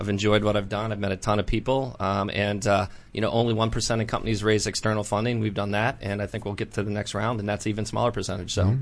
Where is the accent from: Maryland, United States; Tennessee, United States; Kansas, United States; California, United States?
Maryland, United States; Baltimore; born there; also born or lived in Africa / Illinois / West Virginia / Virginia; I was born in Baltimore, moved around a little bit, spent some time in Africa, lived in Illinois, lived in West Virginia, lived in Virginia, lived in Switzerland.